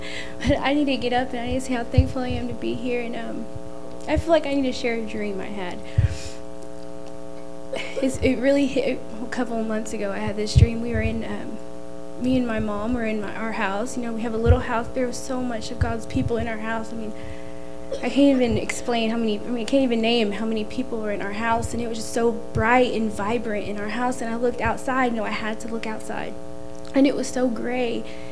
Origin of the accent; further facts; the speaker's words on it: Houston, Texas, United States; You know, I'm from Houston.